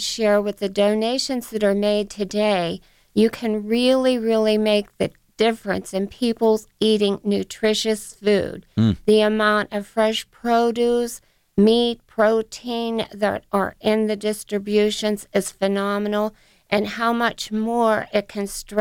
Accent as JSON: {"language": "English", "town": "East Brady", "region": "Pennsylvania", "country": "United States", "tie": "born or raised there", "also_born_or_lived": "Butler County, Pennsylvania", "said": "Well, East Brady was Armstrong County, but I've been in Butler for about 40 years."}